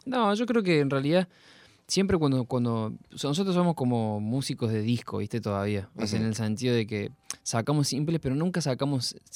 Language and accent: Spanish; Córdoba, Argentina; Pero somos de Córdoba Capital.